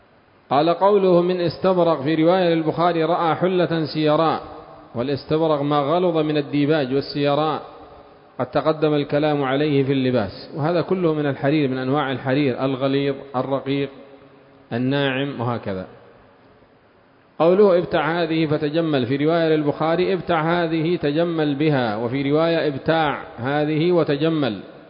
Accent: Yemen; والآن ماذا عندنا في اليمن؟ القات، ما عندنا إلا القات

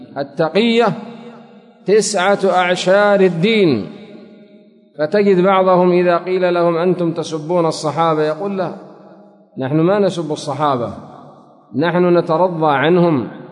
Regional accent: Yemen; والذين عندنا في اليمن ليسوا كرافضة العراق ولا كرافضة إيران

